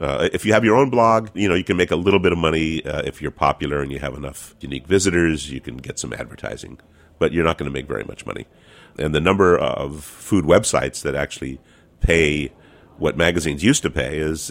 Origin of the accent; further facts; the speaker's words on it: California, United States; two California restaurants, and I am a Californian